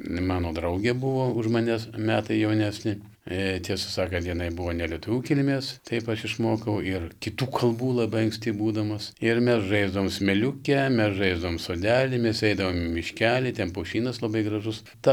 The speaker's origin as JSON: {"language": "Lithuanian", "town": "Pavilnys", "region": "Vilnius County", "country": "Lithuania", "tie": "born there", "said": "aš gimiau Pavilnyje, žinot, yra Balmantas, yra labai labai gražus gamtos kampelis. Žemutiniam Pavilnyje, ne viršutiniam, ten yra tik keli namukai šalia Balmanto"}